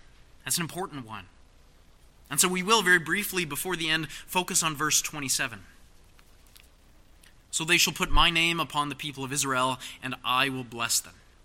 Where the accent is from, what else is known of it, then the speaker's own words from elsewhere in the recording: British Columbia, Canada; We are Canadian, we are British Columbians, we are Canadian Reformed.